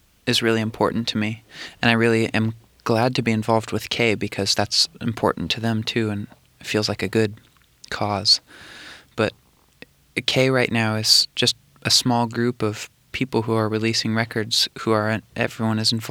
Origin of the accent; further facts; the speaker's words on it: Anacortes, Washington, United States; But I come from Washington State, a town called Anacortes, in the northwest of the United States, almost to Canada, really in the north, in the islands. And so, basically, I'm from there.